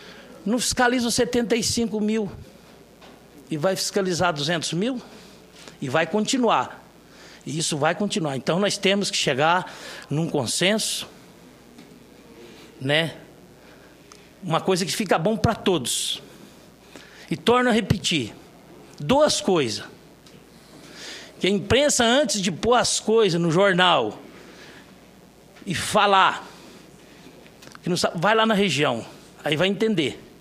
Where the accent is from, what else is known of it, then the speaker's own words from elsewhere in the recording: Minas Gerais, Brazil; eu falo do jeito do povo da Canastra, dali onde eu fui criado, naquela região.